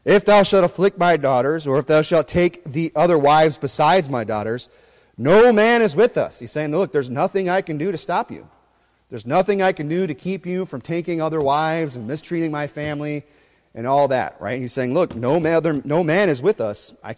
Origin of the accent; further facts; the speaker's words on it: Phoenix, Arizona, United States; I'm from Mesa, okay? I'm from Phoenix.